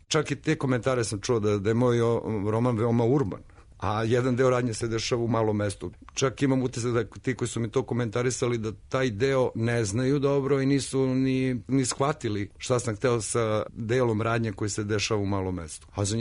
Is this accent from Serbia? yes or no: yes; Petrovac na Mlavi, Southern and Eastern Serbia, Serbia; Pa ja sam iz malog mesta, ja sam rođen u Petrovcu na Mlavi i ja baš to imam. Imam jedan dobar deo života u malom mestu, a veći deo života u velikom gradu.